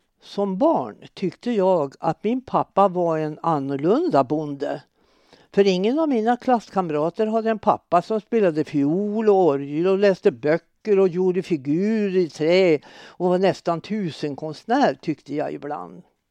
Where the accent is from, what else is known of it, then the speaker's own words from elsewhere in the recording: Kroksta, Sweden; born there; Kroksta by i Kjellvads församling. Min pappa var hemmansägare så jag är i botten en bondjänta.